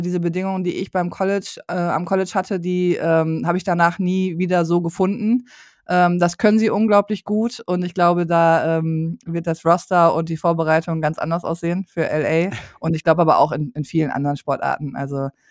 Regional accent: Essen, North Rhine-Westphalia, Germany; ich bin ja geboren und aufgewachsen in Essen. Also ich bin ja ein Ruhrpott-Kind. Ich weiß nicht, ob man es hört.

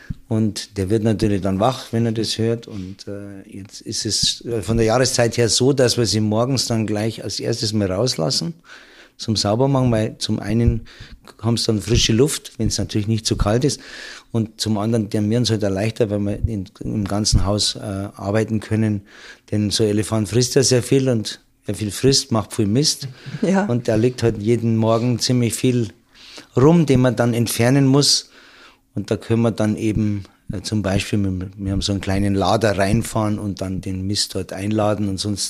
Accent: Hellabrunn, Bavaria, Germany; ich bin ein Hallachinger. Ich bin in Hallaching aufgewachsen und das ist also, wer sich auskennt, nicht sehr weit weg von hier, vielleicht 100 Meter Luftlinie.

